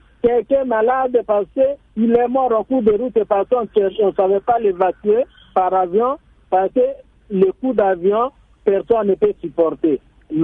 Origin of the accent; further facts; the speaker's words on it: Boende, Tshuapa, DR Congo; qui vont par exemple chez moi à Boende où il n'y a même pas Congo Airways, ils n'arrivent même pas.